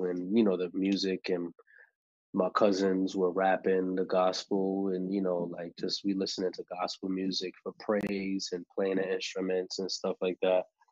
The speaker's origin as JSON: {"language": "English", "town": "New York City", "region": "New York", "country": "United States", "tie": "born there", "said": "I was born in the Bronx. I was born in a hospital called Bronx, Lebanon, on the Grand Concourse."}